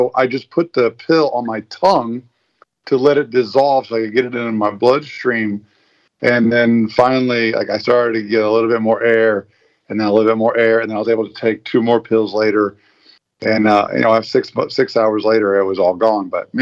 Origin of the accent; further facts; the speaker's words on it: United States; And thank God I'm American.